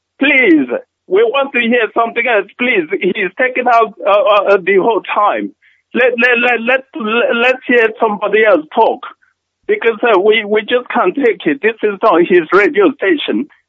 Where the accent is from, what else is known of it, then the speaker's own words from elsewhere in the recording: Ogiba, Imo, Nigeria; now in London, United Kingdom; I come from Ogiba, Imo Street, Biafra land.